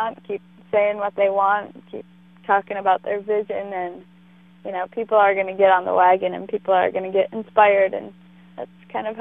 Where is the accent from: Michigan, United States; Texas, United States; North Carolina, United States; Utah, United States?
Michigan, United States; Ann Arbor; So I grew up outside of Ann Arbor, Michigan.